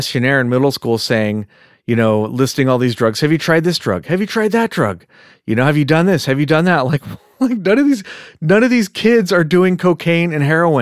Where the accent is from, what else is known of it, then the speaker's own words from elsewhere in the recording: Diamond Bar, California, United States; Like, we were in a fairly blue-collar neighborhood, but we grew up in Diamond Bar, and it's not a rough area at all.